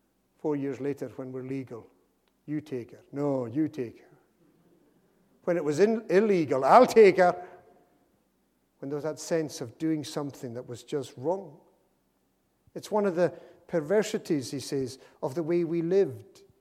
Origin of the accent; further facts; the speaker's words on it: Harris, Scotland, United Kingdom; You know, one of the great blessings of growing up in Harris was having no police or none of any significance in our part of the island.